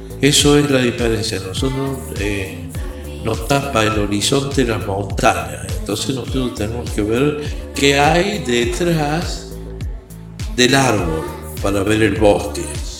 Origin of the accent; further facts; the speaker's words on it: Córdoba, Argentina; Soy orgullosamente cordobés, pero además, antes que nada, antes que ser argentino, soy cordobés.